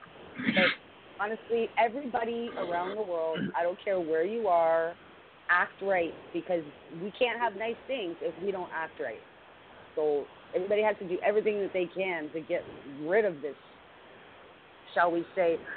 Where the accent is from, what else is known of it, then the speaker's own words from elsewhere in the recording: Canada; You know, I'm from Canada, okay?